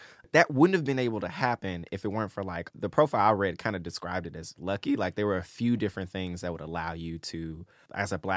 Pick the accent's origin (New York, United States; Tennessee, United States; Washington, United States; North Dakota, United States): Tennessee, United States; Memphis; I'm from Memphis. We'll get like deeper into her ties to Memphis probably later in the in the episode.